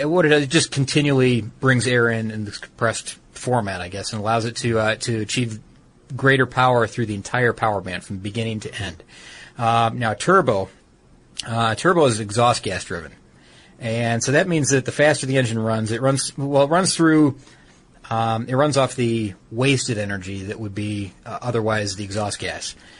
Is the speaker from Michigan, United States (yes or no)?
yes; Detroit, Michigan, United States; I'm from Detroit. I mean, from the Detroit area.